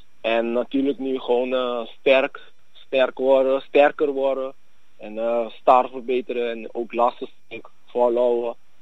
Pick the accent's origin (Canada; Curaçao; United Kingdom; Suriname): Curaçao; born there; Ja, ik ben op Curaçao geboren.